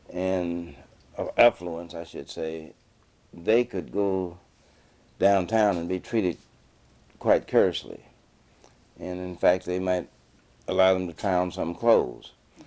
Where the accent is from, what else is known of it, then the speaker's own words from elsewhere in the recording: Paducah, Kentucky, United States; In growing up in Paducah as a young boy, the patterns of segregation were not as rigid as in the Deep South, but however they existed.